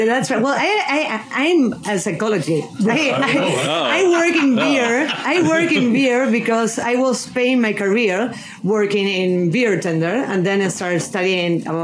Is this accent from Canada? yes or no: no; Argentina; English is a second language; now in Madrid, Spain; I'm from Argentina, but I live in Madrid.